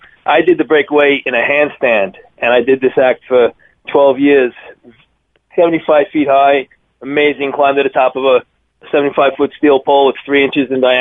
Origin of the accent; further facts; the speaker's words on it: New York, United States; Well, growing up in New York, in the old days, retirement age was 65.